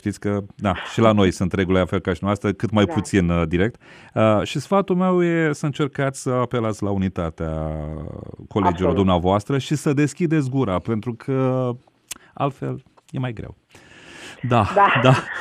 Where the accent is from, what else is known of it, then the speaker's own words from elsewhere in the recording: Romania; Dar din păcate, noi suntem altfel ca asta. Suntem români.